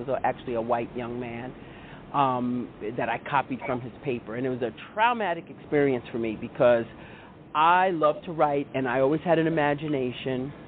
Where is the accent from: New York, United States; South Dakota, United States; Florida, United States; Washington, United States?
New York, United States; I grew up in Lafayette Gardens projects. Everybody's dad or mom worked for the city.